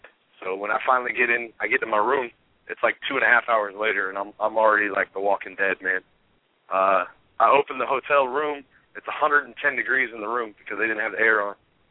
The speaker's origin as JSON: {"language": "English", "town": "Atlanta", "region": "Georgia", "country": "United States", "said": "I'm from Atlanta. That's not the first ghetto sled I've ever seen."}